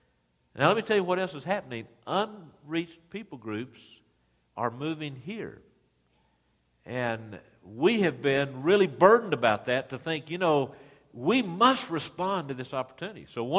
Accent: Dallas, Texas, United States; I grew up here in Dallas. My parents were active in the church. My dad was a deacon from about 3 years old on. I've lived here in Dallas except when I went to college.

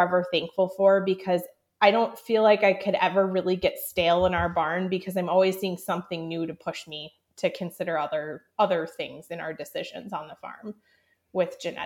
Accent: Illinois, United States; My childhood herd that I mentioned that I grew up with in Illinois, I kind of left that be with my parents when I went off to college.

